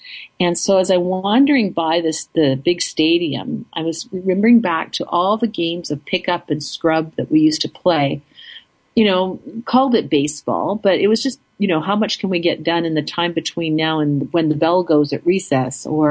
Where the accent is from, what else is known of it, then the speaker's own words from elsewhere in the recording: Canada; Part of that's coming from being Canadian.